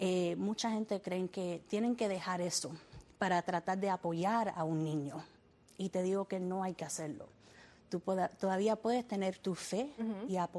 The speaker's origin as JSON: {"language": "Spanish", "country": "Cuba", "said": "Y nosotros somos cubanos."}